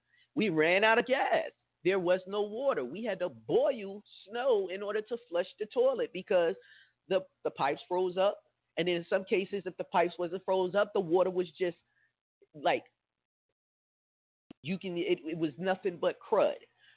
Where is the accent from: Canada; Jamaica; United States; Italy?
United States; New Jersey; And I'm from the East Coast. So I done blizzards with, like, 2 to 3 feet or more. You know, I've seen heavy snowstorms and that's where I'm from. I'm from New Jersey, so I'm used to that.